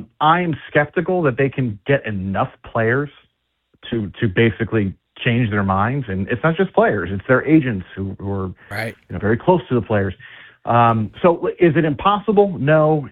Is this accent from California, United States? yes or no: no; New York, United States; You know, I grew up in New York, and I grew up not rooting for the Yankees